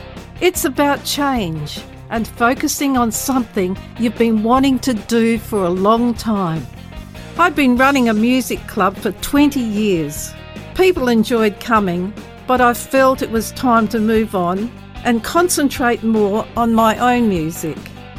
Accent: Perth, Western Australia, Australia; from Perth, Western Australia.

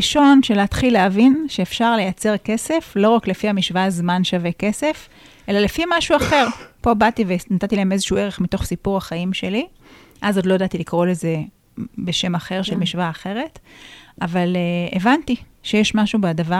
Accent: Haifa District, Israel; ואני בעצם גדלתי בקריות, ילדה חכמה מהקריות

